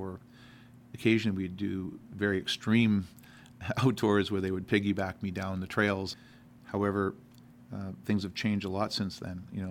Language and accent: English; Williams Lake, British Columbia, Canada; The trails weren't accessible when I was growing up in Williams Lake.